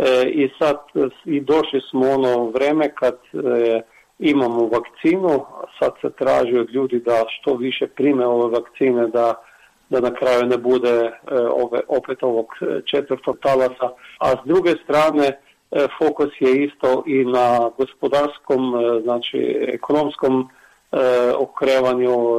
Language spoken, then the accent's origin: Croatian; Krško, Lower Sava, Slovenia; recimo ja koji dolazim iz Krškog, 1. oktobra 1.10. organiziram baš jednu konferenciju na temu Pasna sela tu u moje opštini